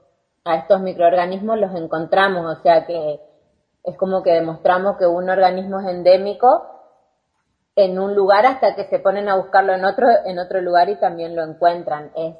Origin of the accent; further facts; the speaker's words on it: Resistencia, Chaco, Argentina; yo soy de Resistencia al Chaco